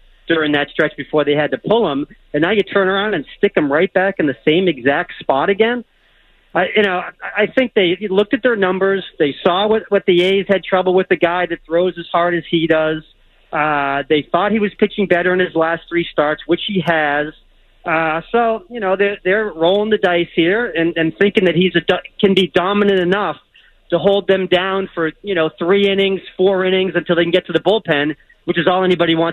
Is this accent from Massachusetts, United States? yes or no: yes; Walpole, Massachusetts, United States; also born or lived in Providence; now in New York, United States; Yep, grew up in Walpole. Actually, born in Providence, grew up in Walpole, went to Zavarian and Holy Cross. So still a New Englander through and through, even though I've been in New York for about 20-something years now.